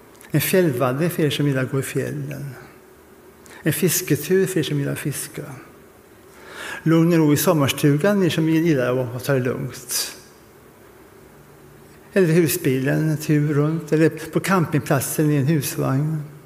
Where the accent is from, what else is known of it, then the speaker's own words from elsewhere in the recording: South India, India; now in Sweden; när jag var barn i Indien så hade vi nära bekanta som var läkare på ett sjukhus i södra Indien